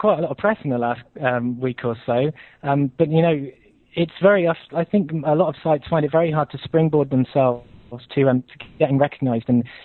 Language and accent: English; United Kingdom; I'm actually a student from the UK, obviously, by my accent.